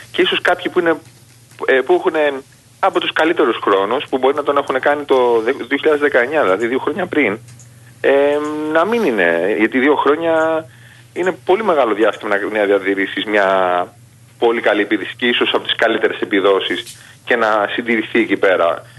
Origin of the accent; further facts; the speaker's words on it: Corfu, Ionian Islands, Greece; πήγα και στην ιδιαίτερη πατρίδα μου, την Κέρκυρα